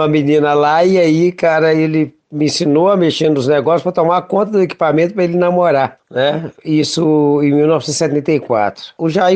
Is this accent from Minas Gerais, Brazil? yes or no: yes; Sabará, Minas Gerais, Brazil; born there; Lá no bairro Alvorada, onde eu nasci, né? No município de Sabará.